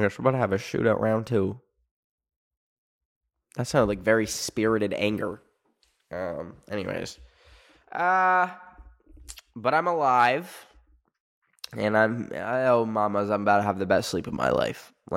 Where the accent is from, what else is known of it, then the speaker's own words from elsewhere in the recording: Alberta, Canada; born there; I was born in Alberta, which is basically Texas of Canada.